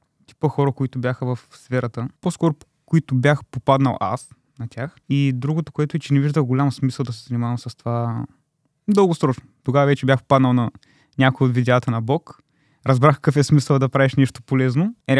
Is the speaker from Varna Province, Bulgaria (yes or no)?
no; Burgas, Burgas Province, Bulgaria; от Бургас съм на 22 години, като допреди да започна съдържаната програма в БОК, учих за софтуер инженер в Пловдив.